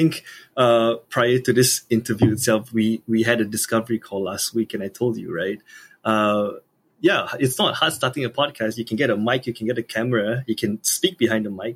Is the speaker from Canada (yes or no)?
no; Malaysia; I'm speaking exclusively from the point of view as a Malaysian podcast producer and as a Malaysian podcaster.